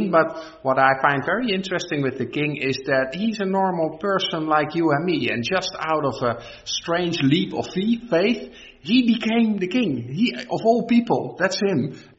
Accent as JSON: {"language": "English", "town": "Rotterdam", "region": "South Holland", "country": "Netherlands", "said": "I am from Rotterdam, and that's a very industrial town as well."}